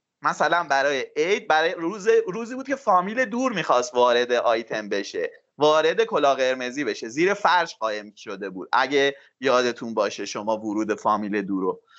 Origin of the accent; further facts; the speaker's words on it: Mahallat, Markazi, Iran; also born or lived in Tehran; من خودم هم توی محلات بزرگ شدم، البته متولد تهرانم ولی از اصالتا محلاتی هم تو محلات بزرگ شدم. کوچه‌مون کوچه خاکی بود واقعا،